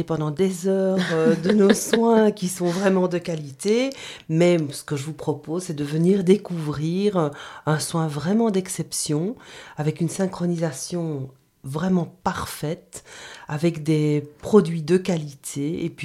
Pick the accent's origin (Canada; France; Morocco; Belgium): Belgium; chez nous, en Belgique, on peut se permettre de dire massage